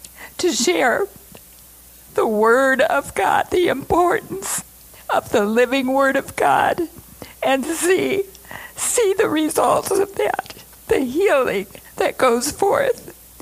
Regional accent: Fort Wayne, Indiana, United States; I was born and raised in Fort Wayne

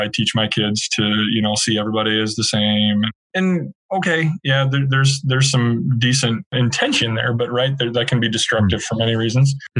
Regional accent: Crystal, Minnesota, United States; I grew up in Crystal, Minnesota, just in the western suburbs over here, and, you know, predominantly white environment.

